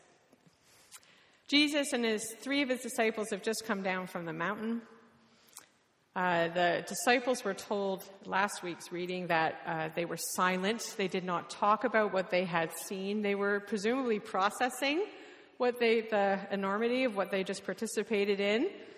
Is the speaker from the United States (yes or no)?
no; Canada; oh, great, we're from the same tribe. We're both Canadian.